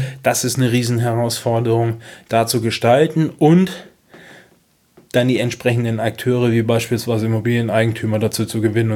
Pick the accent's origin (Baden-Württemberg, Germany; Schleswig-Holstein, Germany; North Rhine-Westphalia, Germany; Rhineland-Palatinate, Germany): Schleswig-Holstein, Germany; Kropp; Ich bin in Kropp aufgewachsen und meine Eltern sind jedes Wochenende entweder nach Rendsburg oder nach Schleswig gefahren zum Einkaufen.